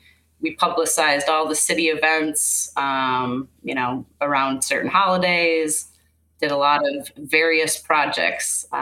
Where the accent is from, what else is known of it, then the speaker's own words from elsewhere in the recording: St. Paul, Minnesota, United States; now in Washington, United States; Grew up in St. Paul, Minnesota. So proud Midwesterner, now based in D.C. But anyone who knows me knows that the love runs deep for Minnesota.